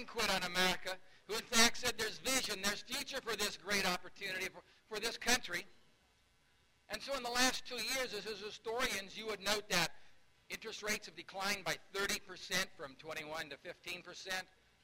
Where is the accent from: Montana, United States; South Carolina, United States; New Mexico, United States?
Montana, United States; Billings; It thrills me beyond belief to be in my hometown of Billings, Montana, where in McKinley High School I read history books about presidents